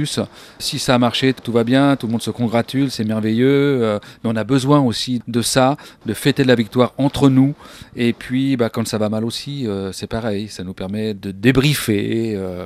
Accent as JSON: {"language": "French", "country": "France", "said": "Je suis français"}